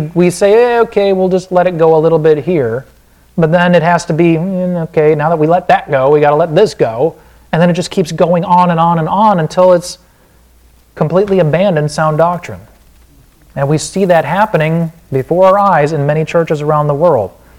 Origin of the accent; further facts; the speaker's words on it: Wisconsin, United States; accent: Wisconsin; or there's my Wisconsin accent